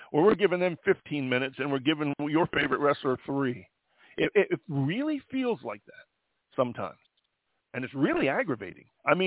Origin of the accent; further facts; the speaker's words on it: Ireland; I mean, I sort of can because I'm Irish